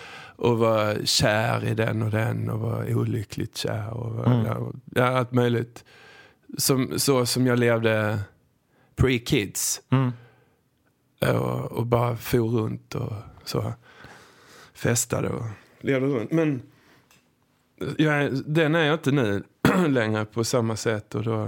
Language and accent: Swedish; Hässleholm, Skåne, Sweden; kom in i min hemkommun Hässleholm